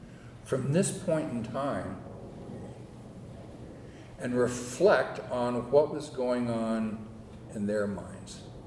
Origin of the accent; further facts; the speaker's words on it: Los Angeles, California, United States; born there; I was born in Los Angeles, California, early in 1946, right after my dad got back from fighting in the South Pacific.